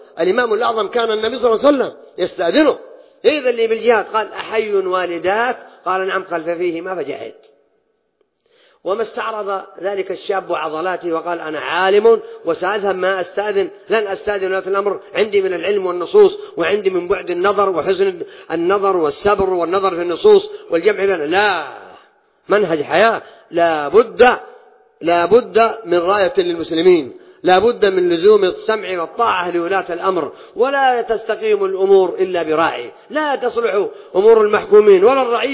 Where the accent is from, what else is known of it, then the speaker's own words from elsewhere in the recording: Saudi Arabia; عندنا في السعودية